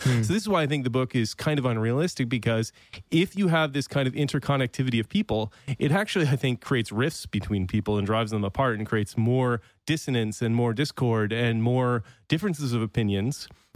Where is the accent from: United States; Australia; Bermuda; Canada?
Canada; Bilingual. Yeah. I grew up in Canada.